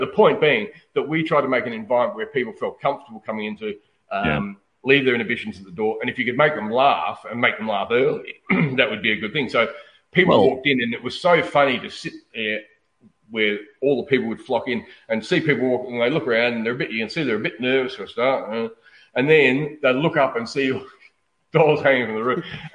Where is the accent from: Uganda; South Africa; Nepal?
South Africa; Look, I think, and I'm not saying this just because I'm on South African